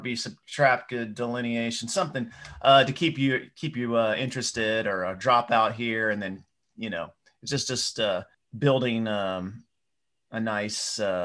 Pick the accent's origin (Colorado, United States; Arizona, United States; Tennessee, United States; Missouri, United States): Tennessee, United States; Knoxville; I am from the South. That's right. I grew up in Knoxville, Tennessee.